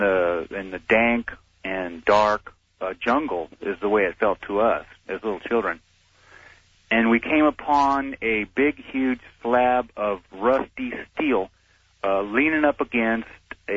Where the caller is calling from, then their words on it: El Paso, Texas, United States; in El Paso.